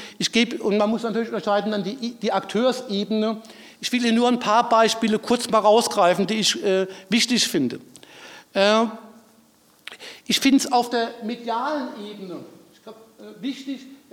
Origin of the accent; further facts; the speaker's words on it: Rhineland-Palatinate, Germany; ich komme aus einem Pfälzer, ich komme aus der Nähe von Kaiserslautern, ein historisch berühmter Fußballclub.